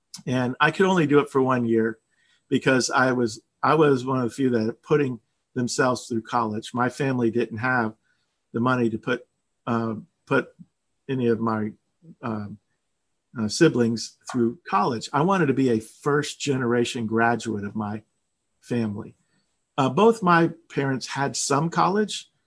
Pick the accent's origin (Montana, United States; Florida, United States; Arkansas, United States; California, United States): Florida, United States; I grew up in South Florida.